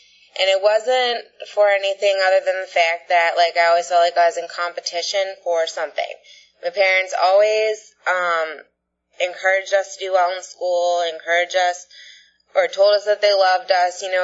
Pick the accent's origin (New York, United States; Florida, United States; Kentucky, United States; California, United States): Florida, United States; Bradenton; I grew up in Bradenton, Florida, and I have two little sisters, and my parents are divorced.